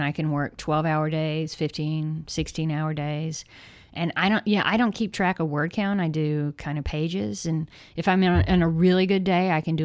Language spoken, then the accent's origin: English; the South, United States; because we're both from the South. I mean, he's Mississippi, so that's kind of a different kind of South.